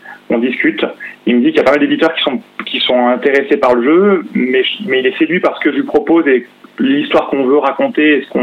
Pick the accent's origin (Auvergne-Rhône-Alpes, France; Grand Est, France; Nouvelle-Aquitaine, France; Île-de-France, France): Auvergne-Rhône-Alpes, France; Grenoble; comme on est de Grenoble aussi, ça avait du sens, en fait.